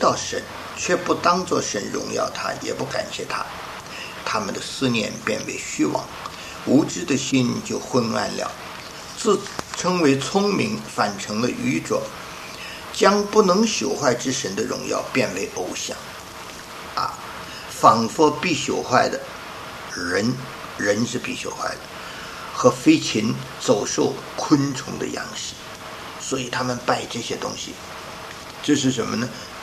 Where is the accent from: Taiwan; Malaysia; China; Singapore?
China; 比如我们中国人有关公，很多地方都怪拜呀